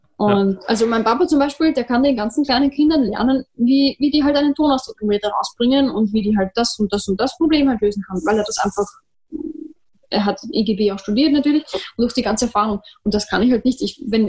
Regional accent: Vienna, Austria; Und gerade bei uns in Wien halt die Musik von einem Konzert

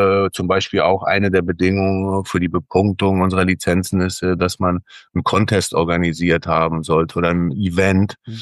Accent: Hamburg, Germany; die Möglichkeit als Hamburger dann auch vor den Toren von Hamburg

